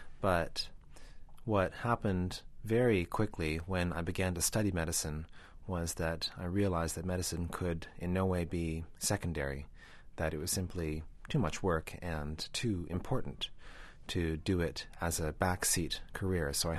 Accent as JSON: {"language": "English", "country": "Canada", "tie": "born there", "said": "And so while I was born in Canada and have, in many ways, a very North American worldview"}